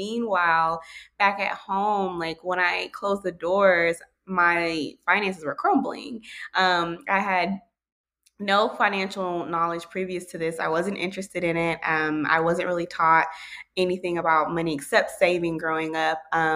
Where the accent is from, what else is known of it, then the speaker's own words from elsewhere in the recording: Dallas, Texas, United States; moved away as an adult; now in Las Vegas, United States; I'm from Dallas, but I moved to Las Vegas for a new job.